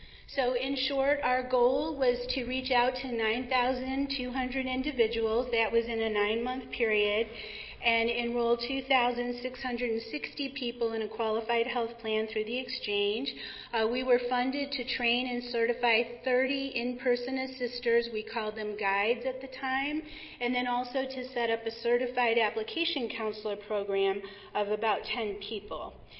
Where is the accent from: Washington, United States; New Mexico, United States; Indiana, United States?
New Mexico, United States; Laguna; I'm from the Pueblo of Laguna